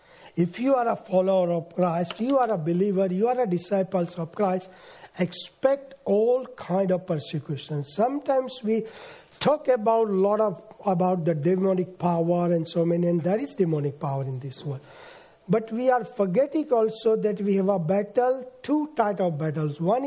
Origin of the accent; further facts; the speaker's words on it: India; moved away; I came from India